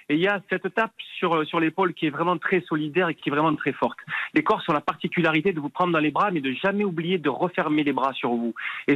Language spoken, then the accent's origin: French; Marseille, Provence-Alpes-Côte d'Azur, France; born there; Oui, moi je suis né à Marseille, on est tous nés à Marseille avec la famille. Mais maman étant d'Ajaccio